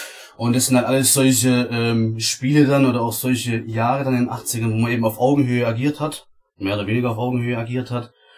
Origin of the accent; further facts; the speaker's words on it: Baden-Württemberg, Germany; Ich komme aus Baden-Württemberg